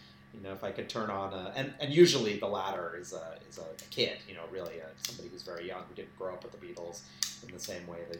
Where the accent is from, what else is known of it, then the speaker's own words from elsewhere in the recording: New York, United States; born there; My family's originally from India. My parents were actually born in Guyana, South America, but I was born here in New York.